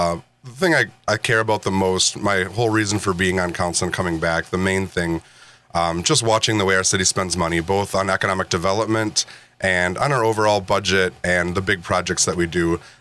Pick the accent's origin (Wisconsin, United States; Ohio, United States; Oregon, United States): Wisconsin, United States; Elto; So I grew up in the Waupun area in the little small town of Elto, if anybody knows that one. Grew up there, went to school there, went to college in Illinois